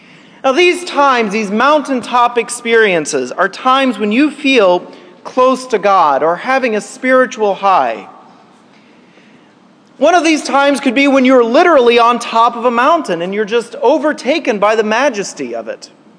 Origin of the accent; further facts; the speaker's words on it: Kansas, United States; But I grew up in Kansas, and I remember as a kid having these mountaintop experiences over the summer when I would go to camp.